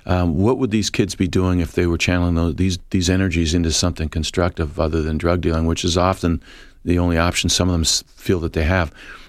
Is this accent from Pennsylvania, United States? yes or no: yes; Philadelphia, Pennsylvania, United States; Philadelphia when I was a kid, the towers in the 40s off of Market Street. I'm walking by there because I'm from West Philly